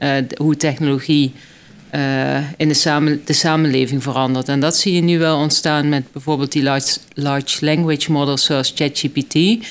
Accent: Limburg, Netherlands; ik kom uit Limburg

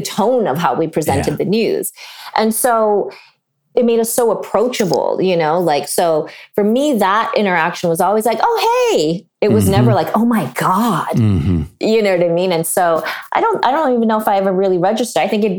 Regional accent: California, United States; like I grew up in the Bay Area where the majority of people looked like me.

